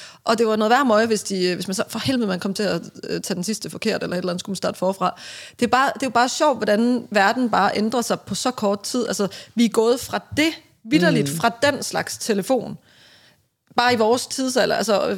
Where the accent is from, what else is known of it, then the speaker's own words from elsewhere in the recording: Randers, Central Denmark Region, Denmark; nu er jeg jo fra Randers